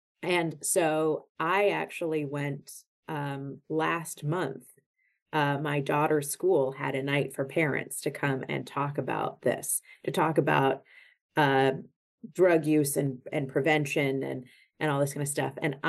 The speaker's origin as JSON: {"language": "English", "region": "West Virginia", "country": "United States", "tie": "born or raised there", "said": "I grew up in West Virginia in the 1980s during the middle of the Just Say No to Drugs campaign"}